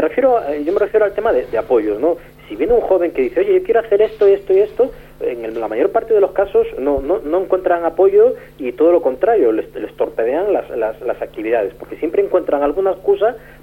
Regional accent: Galicia, Spain; Yo, como soy gallego de origen, y bueno, el tema de la inmigración y cómo se establecen esas relaciones sociales de los emigrantes, pues algo lo conozco, y además de primera mano.

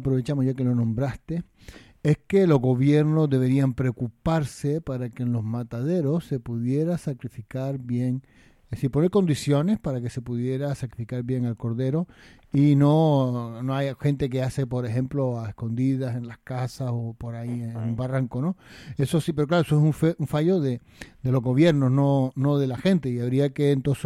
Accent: Canary Islands, Spain; a mí en particular, como canario que soy, me gusta el mojo picón

